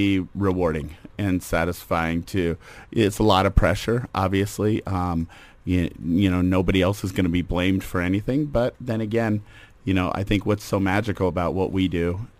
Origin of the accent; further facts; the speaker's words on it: West Coast, United States; Yeah, you know, I grew up on the West Coast.